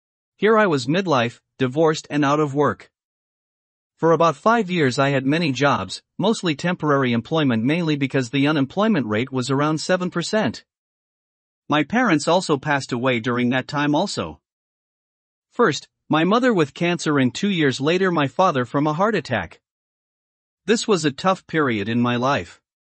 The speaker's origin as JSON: {"language": "English", "town": "Denver", "region": "Colorado", "country": "United States", "tie": "born or raised there", "said": "Born and raised in Denver, Colorado, a long time ago."}